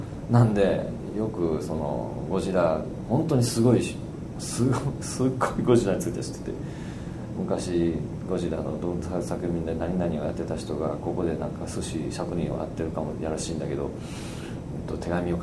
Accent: Los Angeles, California, United States; 俺がアメリカで育ったんでね、70年代初頭にロスでね、まあ、日本人いないような学校だったんで、

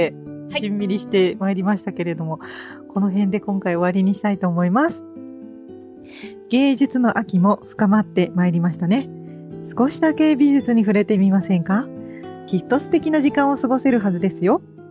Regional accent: Gifu, Japan; 私も地元が岐阜なので

